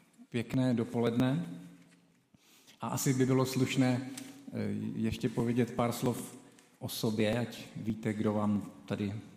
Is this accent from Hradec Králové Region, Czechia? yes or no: yes; Trutnov, Hradec Králové Region, Czechia; Původem jsem ale z Trutnova, z věřící rodiny. Měl jsem věřící oba rodiče i prarodiče